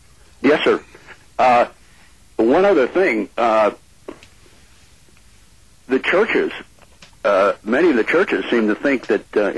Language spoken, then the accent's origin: English; Washington, United States; Well, I'm from Eastern Washington, but...